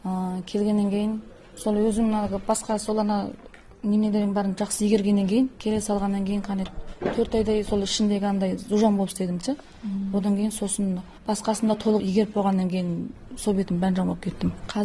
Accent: Kengqoqy, Xinjiang, China; also born or lived in Urumqi; бұрынғы туған ауылым Кеңқоқы қалашығы. Одан артынан кейін той жасағаннан кейін осы сауының тауына тиға келдім.

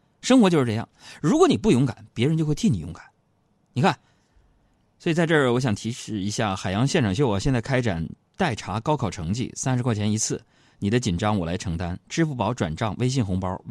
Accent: Northeast China, China; 毕竟我们东北人都是活雷锋，做好事不留名

